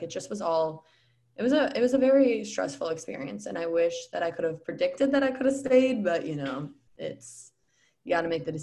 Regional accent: Midwest, United States; I was raised in the Midwest. I thought I would stay in Chicago and not leave Chicago.

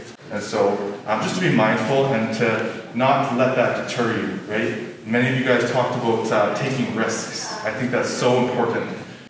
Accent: Victoria, British Columbia, Canada; growing up in Victoria, growing up in community, going to cultural community, being connected to the Indigenous community

